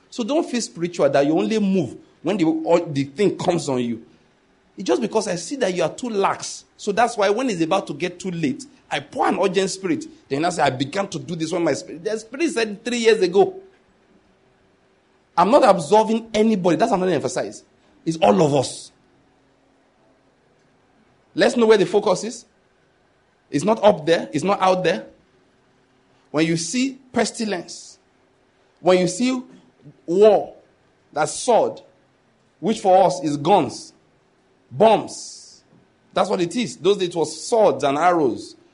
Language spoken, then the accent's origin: English; Nigeria; born there; I'm a Nigerian. I'm an African, of course, by that. By birth, I did not naturalize. I didn't buy the passport. I was born here. Both of my parents were born here.